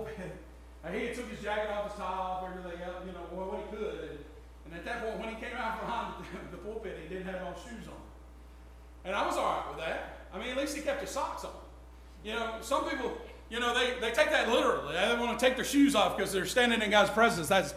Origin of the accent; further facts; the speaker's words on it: Gadsden, Alabama, United States; Well, I'm more from Gadsden, Alabama, where we had, you know, we had the cotton gin in the mill village.